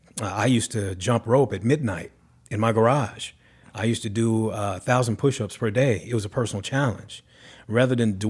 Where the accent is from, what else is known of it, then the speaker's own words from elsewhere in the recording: Arkansas, United States; Of course, I'm from Arkansas, and everything is either deep fried or it's just smothered in grease and fat.